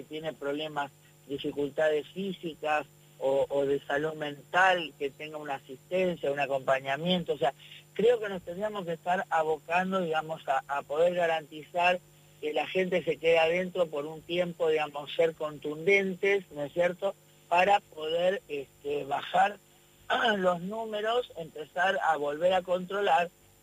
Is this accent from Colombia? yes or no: no; Argentina; somos argentinos, que somos gente que vivimos en este país